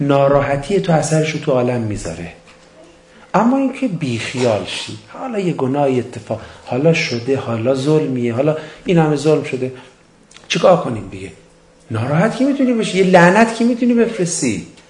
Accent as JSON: {"language": "Persian", "country": "Iran", "said": "نرفتن ما به حج آرزوی عربستانه تا یه حج ناب آمریکایی برگزار بکنه و زهر حج که ما ایرانی هستیم رو بگیره."}